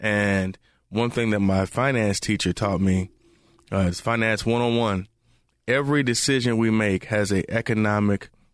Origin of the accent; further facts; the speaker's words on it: Michigan, United States; I know. I'm from Michigan, so